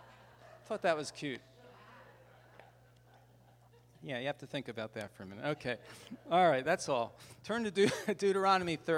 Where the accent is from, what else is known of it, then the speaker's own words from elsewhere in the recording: Philadelphia, Pennsylvania, United States; He asked me to come join him in Philadelphia, my hometown, and take him to the best cheesesteak venue.